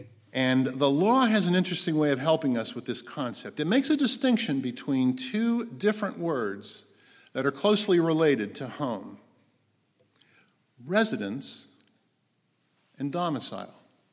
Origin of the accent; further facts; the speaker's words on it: Pittsburgh, Pennsylvania, United States; now in Erie, United States; But most of you know I grew up in Pittsburgh and I have many of my roots there. And of course, I've done the math, and I have actually lived in Erie far longer than I ever lived in Pittsburgh.